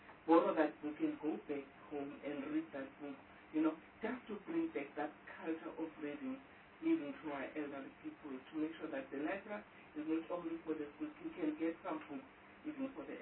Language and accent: English; Soweto, Gauteng, South Africa; especially the places where I came from. I came from Soweto, libraries around our community.